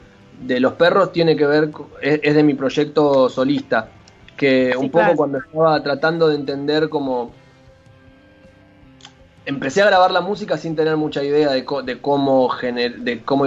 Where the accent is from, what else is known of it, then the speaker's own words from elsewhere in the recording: Del Viso, Buenos Aires Province, Argentina; yo crecí en Delviso, que es una ciudad que está como a 50 kilómetros de Capital Federal, que si bien es cerca, también fue una vida como muy distinta a la que llevás en Buenos Aires.